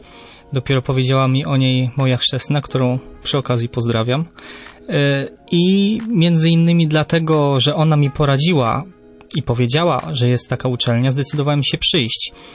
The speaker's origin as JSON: {"language": "Polish", "town": "Lubawa", "region": "Warmian-Masurian Voivodeship", "country": "Poland", "lives_now": "Toruń, Poland", "said": "przyjechałem z Lubawy."}